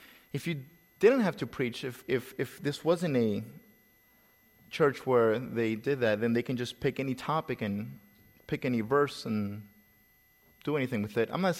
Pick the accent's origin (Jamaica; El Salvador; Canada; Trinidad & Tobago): El Salvador; accent: Salvadorian; moved away as an adult; also born or lived in Midwest; now in United States; But as a young man, I was sent out to the Midwest, so I lost a lot of my accent, Salvadorian accent, I should say.